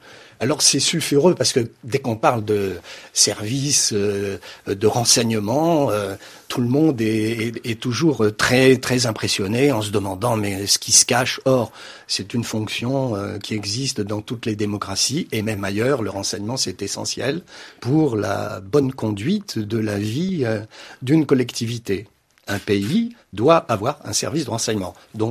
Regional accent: Morocco; born there; je suis né au Maroc, donc j'ai cette connotation un peu africaine.

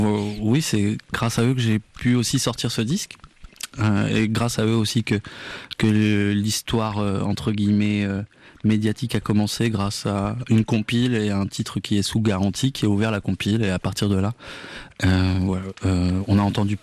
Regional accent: Poitiers, Nouvelle-Aquitaine, France; à Poitiers, ma ville natale.

